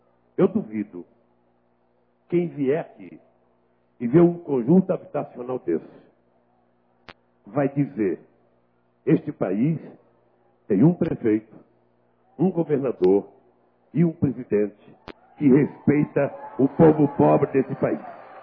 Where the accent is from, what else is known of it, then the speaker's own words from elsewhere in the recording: Northeast Region, Brazil; now in São Paulo, Brazil; pelo fato de eu ser um nordestino, morando em São Paulo, virei vascaíno